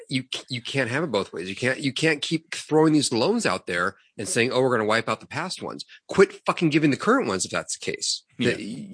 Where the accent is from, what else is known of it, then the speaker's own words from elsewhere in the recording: Ireland; I'm Irish. What the fuck do you want? We drink and we fight.